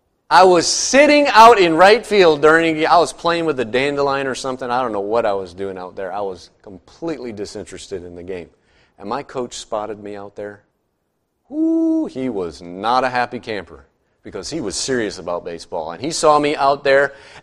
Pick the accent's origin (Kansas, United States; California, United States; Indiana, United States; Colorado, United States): Indiana, United States; Growing up in Indiana, I knew about basketball